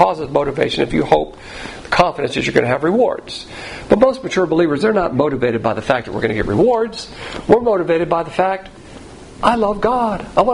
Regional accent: the South, United States; And I use language of accommodation because as a Southerner, we call it plantations.

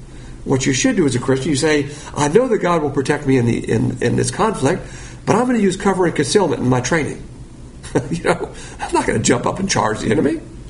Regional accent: Alabama, United States; Yes, I'm from Alabama.

